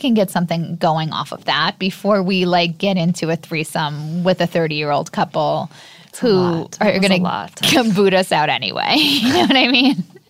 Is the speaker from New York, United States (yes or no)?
yes; Long Island, New York, United States; I'm from Long Island, like deal with it.